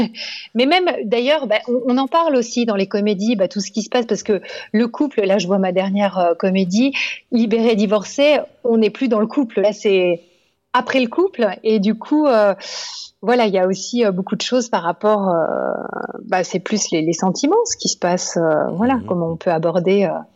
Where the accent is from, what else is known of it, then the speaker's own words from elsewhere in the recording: Nice, Provence-Alpes-Côte d'Azur, France; j'ai eu toute une formation plus dans le sud, parce qu'à la base, je suis niçoise. Donc, j'ai fait vraiment ma formation du côté de Cannes.